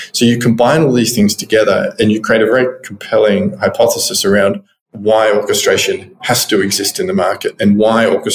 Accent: Tasmania, Australia; I'm a left-handed homeschooled Tasmanian. So I was born in Tasmania, which is an island off the coast of Australia.

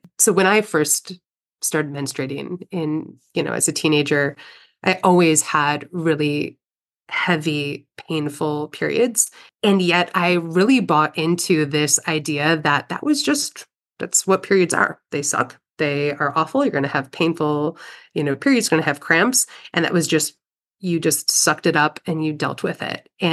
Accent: Midwest, United States; So I grew up in the Midwest, kind of a pretty low-key, typical Midwestern upbringing.

